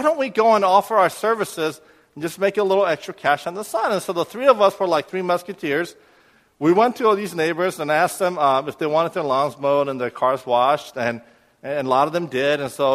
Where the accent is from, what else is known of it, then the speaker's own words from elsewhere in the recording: Irvine, California, United States; I grew up in Irvine before Irvine was really Irvine. Irvine was still a small community.